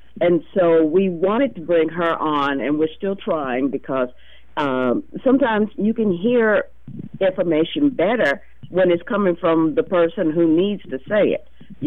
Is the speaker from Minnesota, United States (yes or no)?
no; St. Louis, Missouri, United States; I grew up in St. Louis, and so I know exactly what you said.